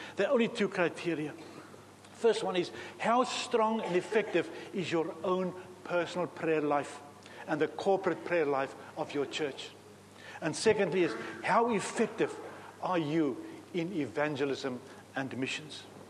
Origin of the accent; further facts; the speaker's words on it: Eswatini; Now, I was born and bred in Swaziland. You all know where that is, little kingdom.